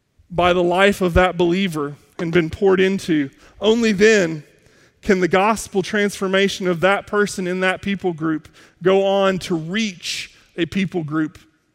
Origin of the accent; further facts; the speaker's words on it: United States; I had the fortune of growing up in America where I can find a Bible if I want one.